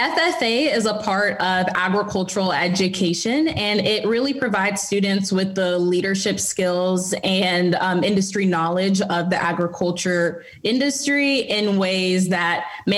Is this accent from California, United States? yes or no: no; Okeechobee, Florida, United States; also born or lived in Fort Lauderdale; I was born in Fort Lauderdale, Florida, but I moved to Okeechobee very, very young, before my fifth birthday, in fact. So I've lived in Okeechobee for just about all of my life.